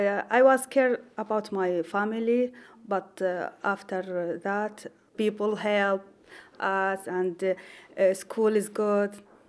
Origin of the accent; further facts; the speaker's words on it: Iraq; now in Lansing, United States; I'm from Iraq. I live in Lansing.